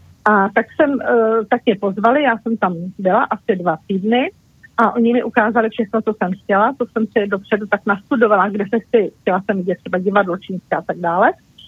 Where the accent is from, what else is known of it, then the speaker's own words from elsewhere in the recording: Prague, Czechia; Já jsem celý život žila v Praze, takže to bylo pro mě úplně takové, jako že jsem se dostala do malého městečka